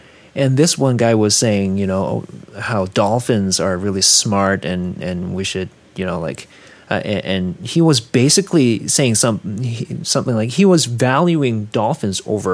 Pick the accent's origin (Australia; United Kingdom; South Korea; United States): South Korea; now in Canada; I was born and raised in Korea, and I consider myself Canadian as well.